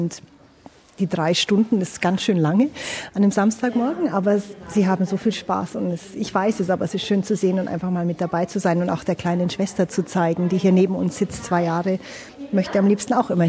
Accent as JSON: {"language": "German", "region": "Bavaria", "country": "Germany", "tie": "born or raised there", "said": "der Vater kommt vom Starnberger See und das ist da, wo ich aufgewachsen bin."}